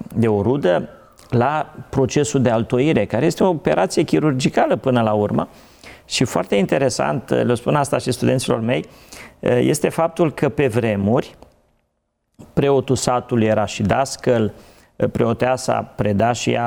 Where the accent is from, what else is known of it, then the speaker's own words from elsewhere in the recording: Bihor County, Romania; Eu m-am născut în Transilvania, în județul Bihor, într-o comună în apropierea Crișului Repede și întâmplarea a făcut ca de mic copil, într-un sat de la țară